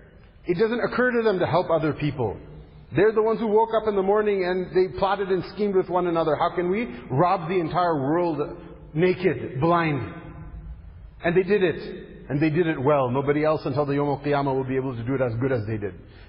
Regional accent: United States; I come from America.

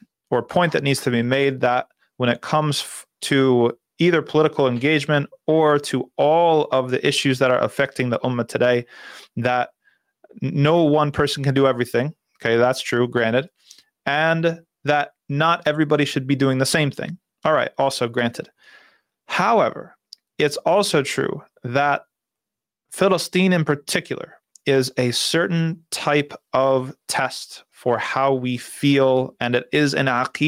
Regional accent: New Jersey, United States; Mohammed from New Jersey. Yes, my home state.

